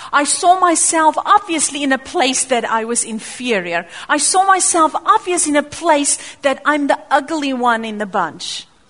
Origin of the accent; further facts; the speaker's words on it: South Africa; I've got freckles. I grew up in South Africa.